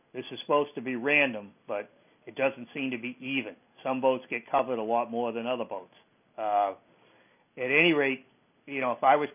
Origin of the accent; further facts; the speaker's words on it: Hampton, New Hampshire, United States; Okay, I'm from Hampton, New Hampshire.